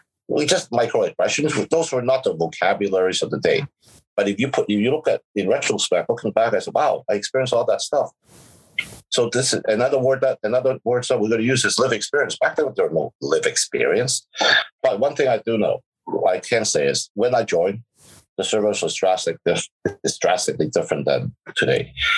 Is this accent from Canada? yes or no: yes; Toronto, Ontario, Canada; growing up in Toronto, I grew up in East York. I went to Cardinal Newman. So I was used to the mixed population.